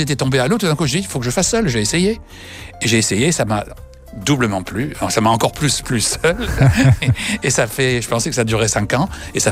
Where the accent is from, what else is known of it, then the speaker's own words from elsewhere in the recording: Madagascar; born there; Je suis né à Madagascar. Mes parents m'ont amené aux quatre coins du monde quand j'étais petit.